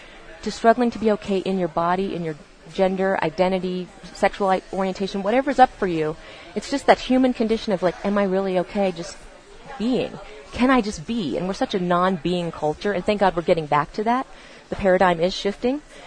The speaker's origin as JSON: {"language": "English", "region": "Virginia", "country": "United States", "tie": "born or raised there", "said": "Or is it because I grew up gay in Virginia in a small town?"}